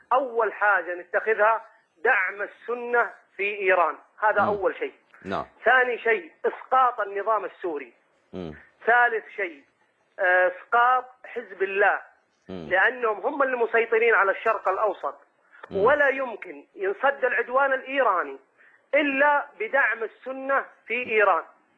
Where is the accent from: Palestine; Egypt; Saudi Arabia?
Saudi Arabia; Medina, Medina Province; وأنا سعودي وأفتخر أني سعودي ومن منطقة ومن مدينة رسول الله صلى الله عليه وسلم. أنا من أهل المدينة